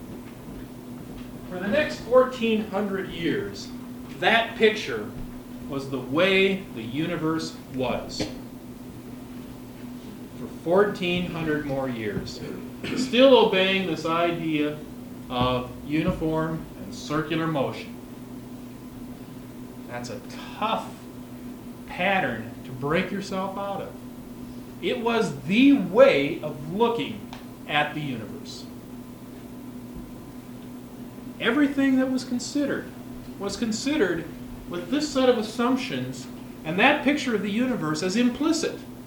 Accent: Minnesota, United States; When I was growing up in Minnesota, I started playing a lot of hockey.

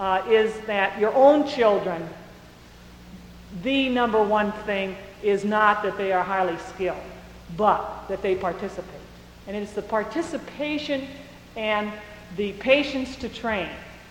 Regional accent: Washington, District of Columbia, United States; I'm from Washington, D.C., in the process.

